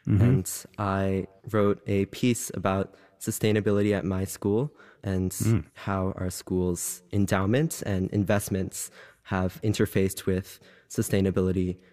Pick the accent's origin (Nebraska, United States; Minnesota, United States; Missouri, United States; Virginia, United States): Missouri, United States; I grew up in Missouri in the Midwest.